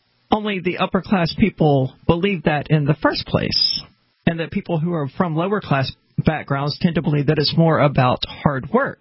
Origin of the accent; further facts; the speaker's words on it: Mississippi, United States; I mean, keep in mind, I'm from Mississippi, which is extremely religious